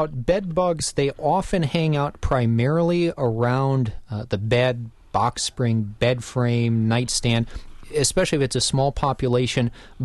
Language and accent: English; Wisconsin, United States; And I grew up in Racine County, and I remember as a kid, you'd get into July, August, and during the day, you'd just hear that loud buzz of cicadas.